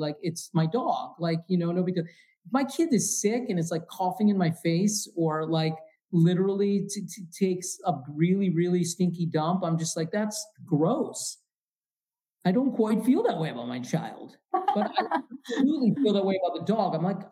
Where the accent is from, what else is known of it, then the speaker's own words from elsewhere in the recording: Michigan, United States; I'm a Twizzler person. I'm from Michigan.